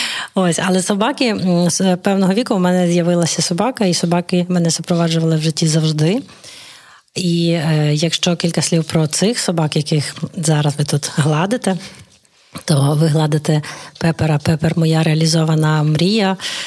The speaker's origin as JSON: {"language": "Ukrainian", "town": "Lviv", "region": "Lviv Oblast", "country": "Ukraine", "tie": "born or raised there", "said": "Місті – це моє рідне місто Львів, і я повернулася, оскільки досить складно все було організовувати дистанційно."}